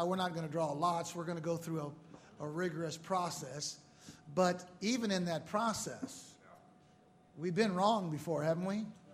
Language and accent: English; St. Louis, Missouri, United States; And it was in St. Louis, my hometown. It's a big Roman Catholic place.